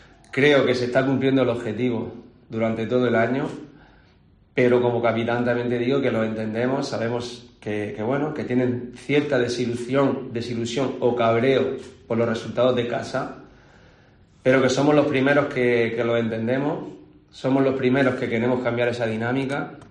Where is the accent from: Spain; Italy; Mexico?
Spain; Region of Murcia; yo soy murciano, murcianista